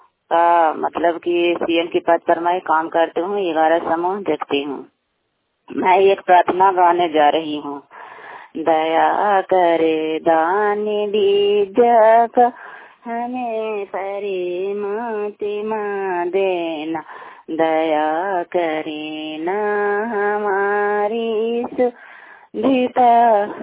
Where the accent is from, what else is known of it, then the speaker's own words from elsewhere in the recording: Soradi, Bihar, India; नालंदा जिला के रहने वाली हूँ, हरनौत प्रखंड सोराडी पंचायत सोराडी गांव